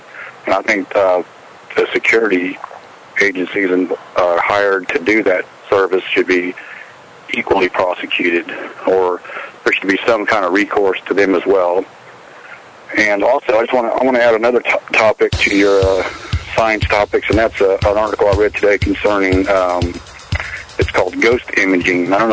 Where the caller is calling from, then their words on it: Fort Worth, Texas, United States; in Fort Worth.